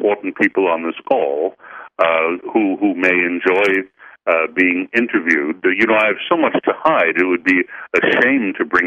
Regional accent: New York City, New York, United States; born there; I was born in New York City on September 11th. 9/11 of all days, but I came first, 1946.

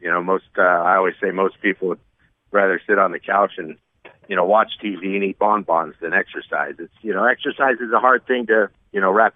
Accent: Washington, United States; I grew up in Washington State

